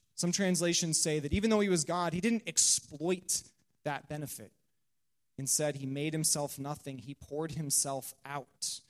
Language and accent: English; Fort Wayne, Indiana, United States; I am from Indiana. I am from Fort Wayne, Indiana. I'm from a suburb of Fort Wayne, Indiana, and it is predominantly white, upper middle class.